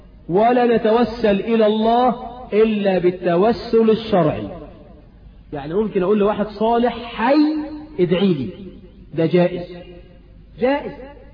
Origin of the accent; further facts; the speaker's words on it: Egypt; اللهم اجعل بلدنا مصر آمنة مطمئنة